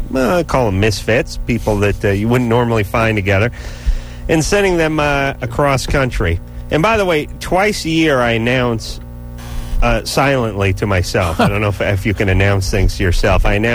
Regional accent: North Hollywood, California, United States; I'm from North Hollywood. That's kind of exciting to me.

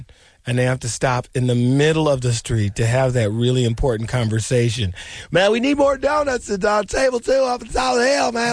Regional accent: Detroit, Michigan, United States; I am too. I know I'm from Detroit, but the Pistons are from Pontiac.

